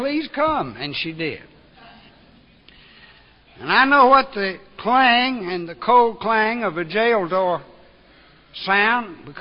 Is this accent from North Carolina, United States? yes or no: yes; Hamlet, North Carolina, United States; I'm from Hamlet. Hamlet grew more drunks per population than any town in North, South Carolina, or Georgia.